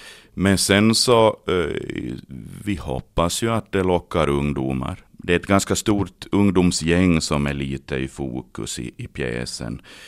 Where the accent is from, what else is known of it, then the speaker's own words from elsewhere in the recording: Närpes, Ostrobothnia, Finland; now in Vaasa, Finland; jag bor ju i Vasa här sen länge, men att jag är ju uppvuxen i Närpes och där har jag mina föräldrar och min syster